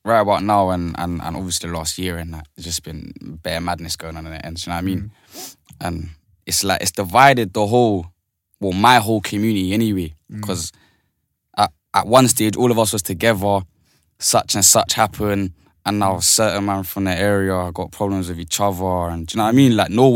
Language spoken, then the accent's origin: English; Shepherd's Bush, London, United Kingdom; Shepherd's Bush, East Acton.